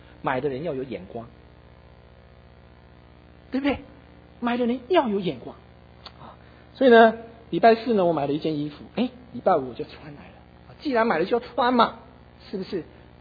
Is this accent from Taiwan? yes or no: yes; Taiwan; now in United States; 你看我从台湾的时候来的，20年了